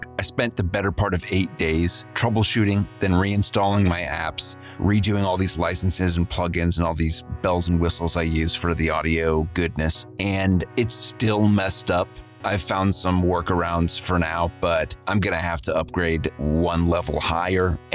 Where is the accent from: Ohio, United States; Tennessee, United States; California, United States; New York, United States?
Ohio, United States; Did you know my hometown in Ohio had a department store called Lazarus?